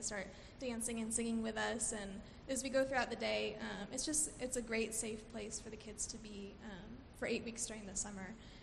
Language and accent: English; Lakeland, Florida, United States; Like you said … I am from Lakeland, Florida.